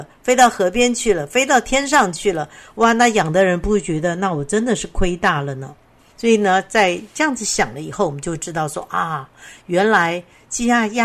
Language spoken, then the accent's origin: Chinese; Keelung, Taiwan; 我记得我小时候住在基隆，常常会跑去基隆的港口